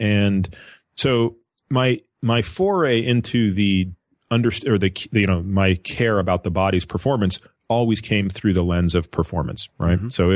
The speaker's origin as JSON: {"language": "English", "country": "Canada", "tie": "born or raised there", "said": "I grew up in Canada."}